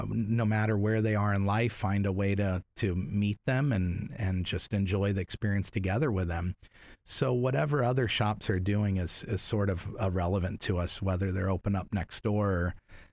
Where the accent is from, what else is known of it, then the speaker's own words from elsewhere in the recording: Canoga Park, California, United States; I remember even growing up in Canoga Park, you know, we used to have a ton of gangs here